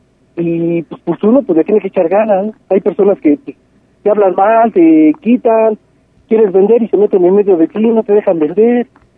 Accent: Mexico City, Mexico; yo soy originario del Distrito Federal. Toda mi familia proviene de lo que es Distrito Federal. Yo soy cuicuilca. Yo soy del lado de Cuicuilco.

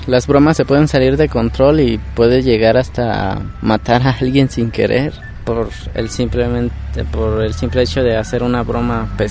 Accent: Villa Guerrero, Mexico; De Villa Guerrero.

